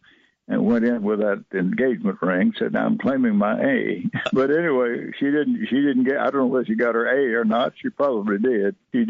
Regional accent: Athens, Alabama, United States; Total, we've been here three times, but Athens is always going to be my hometown. If you ask me where my hometown is, it has to be Athens. And I expect to be buried there, the Lord willing.

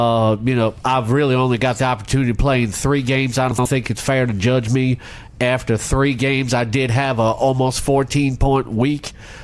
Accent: Alabama, United States; also born or lived in Texas; I'm from Alabama and later moved to Texas.

